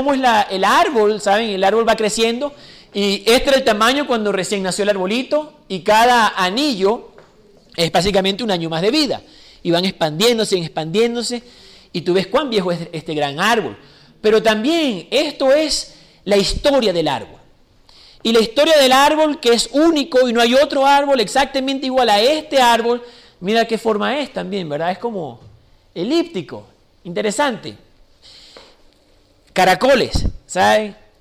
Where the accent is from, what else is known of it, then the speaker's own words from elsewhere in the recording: Venezuela; accent: Venezuelan; also born or lived in Chile / Honduras; now in United States; mi acento ya no es venezolano, viví 10 años en Chile, tengo 5 años en Estados Unidos, viví 2 años en Honduras, mi esposa es hondureña, mi hija es americana